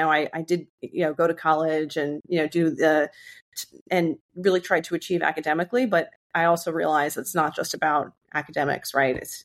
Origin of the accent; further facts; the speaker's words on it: Flushing, New York, United States; So I grew up in Flushing, Queens. Most people know Flushing, Queens from The Nanny. So that's where I grew up.